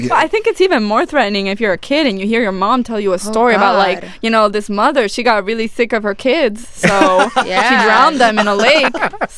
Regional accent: Buenos Aires, Argentina; When I was a kid, I grew up in Buenos Aires. I think I left the city twice in my life. I'm like a city rat, right?

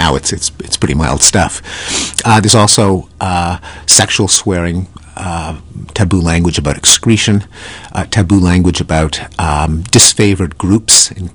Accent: Quebec, Canada; Where I grew up in Quebec, in Quebecois French, what you say when you stub your toe or when someone steals your parking space

